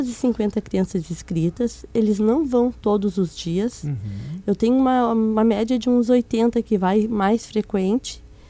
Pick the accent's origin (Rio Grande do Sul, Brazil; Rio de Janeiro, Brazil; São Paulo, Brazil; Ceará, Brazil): Rio Grande do Sul, Brazil; Porto Alegre; born there; also born or lived in Caçapava do Sul; Nasci no Partenon.